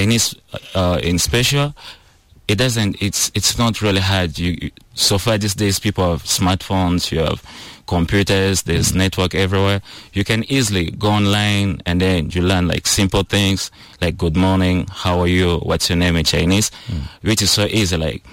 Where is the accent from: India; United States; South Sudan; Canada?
South Sudan; Western Equatoria; because I'm from Azande